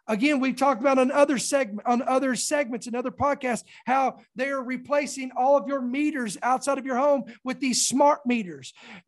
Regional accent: United States; I want to speak as Americans, as an American.

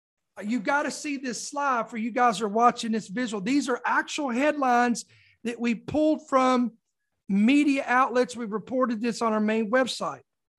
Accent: United States; I'm an American. This is where God chose for me to be born.

